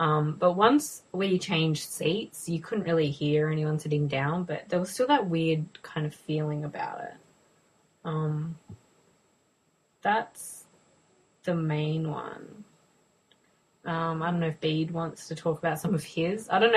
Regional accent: Adelaide, South Australia, Australia; now in Melbourne, Australia; speaking about Adelaide where I'm from

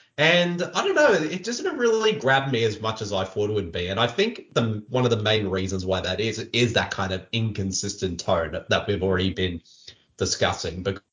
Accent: New South Wales, Australia; I grew up in New South Wales and sort of was more around rugby league than anything else

